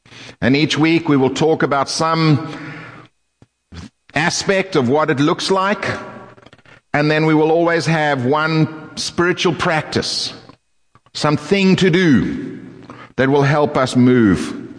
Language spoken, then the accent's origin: English; South Africa; I was born and raised in South Africa. It is a country with a story that many are familiar with. And I am formed in part by that story. In that story, I am an English-speaking white man.